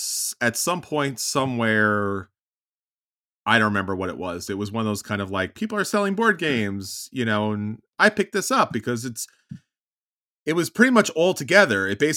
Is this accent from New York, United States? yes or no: yes; New York, United States; and maybe because I'm a New Yorker Italian